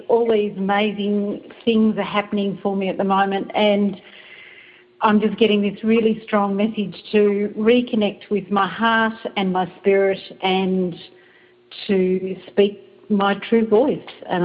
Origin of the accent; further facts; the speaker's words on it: Melbourne, Victoria, Australia; and I'm from Melbourne.